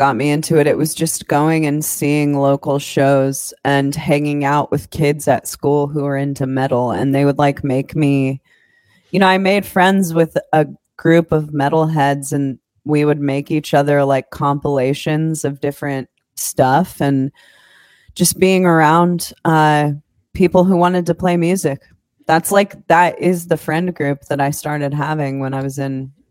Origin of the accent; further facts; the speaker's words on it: Des Moines, Iowa, United States; I'm from Des Moines, Iowa.